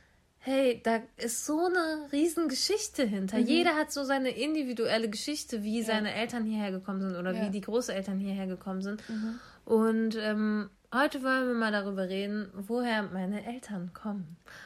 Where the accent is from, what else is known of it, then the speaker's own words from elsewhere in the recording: Wolfsburg, Lower Saxony, Germany; wenn man mich fragt, woher kommst du? Und ich Wolfsburg sage.